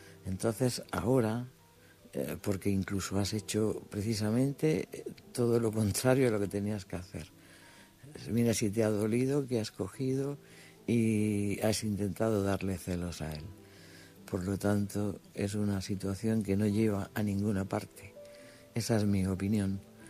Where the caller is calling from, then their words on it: Almería, Andalusia, Spain; de Almería.